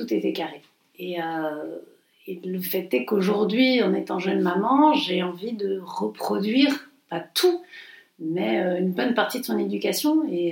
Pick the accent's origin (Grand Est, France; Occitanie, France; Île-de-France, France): Occitanie, France; Montpellier; parce qu'on est provincial, on est de Montpellier